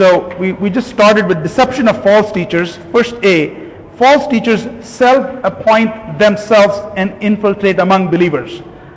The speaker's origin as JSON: {"language": "English", "town": "Bangalore", "region": "Karnataka", "country": "India", "tie": "born or raised there", "said": "When I was growing up in Bangalore, there was Burma Bazaar."}